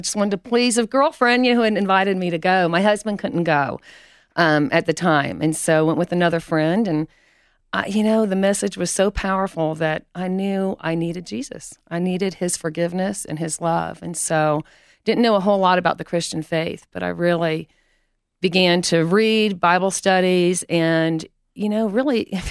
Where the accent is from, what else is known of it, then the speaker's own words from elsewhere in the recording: Florida, United States; also born or lived in Hutchinson; I'm from Hutchinson, Kansas, originally. Grew up in Florida, Lombok Key, nice little island off the coast of Bradenton and Sarasota.